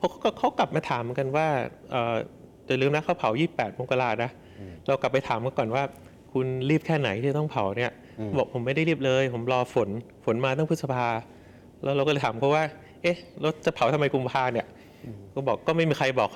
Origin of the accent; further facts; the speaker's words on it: Bangkok, Thailand; สิ่งนึงที่ขาดตอนนี้ในฐานะคนกรุงเทพนะ